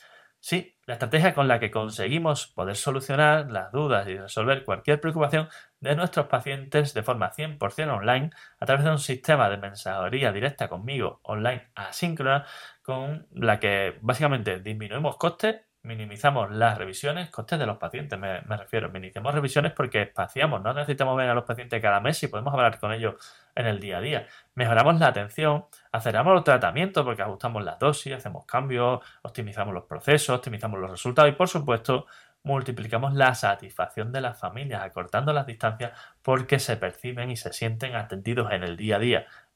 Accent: San Fernando, Andalusia, Spain; now in Seville, Spain; ¿sabías que llevo desde 2005 Sevilla, pero no soy de aquí? No, yo soy de San Fernando, en Cádiz.

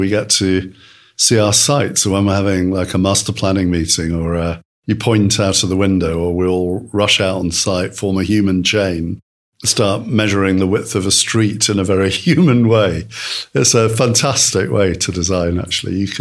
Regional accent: Lewes, South East England, United Kingdom; I'm in Lewes, which is actually my hometown

